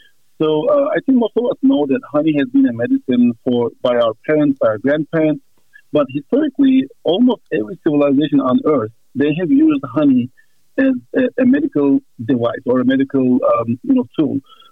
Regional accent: Turkey; moved away as an adult; I'm originally from Turkey, and I was born and raised in Turkey. I completed my college in Istanbul in biology, then I moved to the University of Nevada, Reno for my PhD back in 2003.

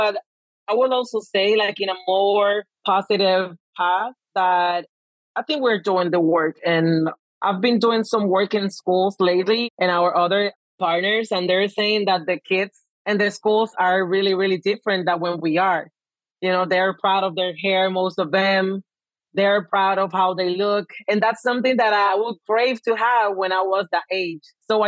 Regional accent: Puerto Rico; because we are a territory from the United States and that adds like a layer of the way we think or the way we think it's the best way to do things or to conduct our lives in the way we do our lives here in Puerto Rico.

